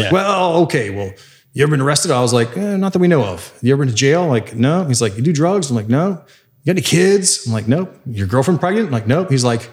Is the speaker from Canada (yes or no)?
no; the Carolinas, United States; now in Texas, United States; I grew up in Carolina and then moved to Texas in Denton County, north of Dallas.